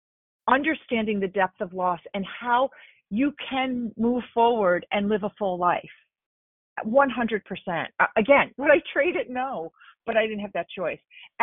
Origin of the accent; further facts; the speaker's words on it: Binghamton, New York, United States; I think growing up in Binghamton and you know, got pulled up by your bootstraps and honey, you move forward.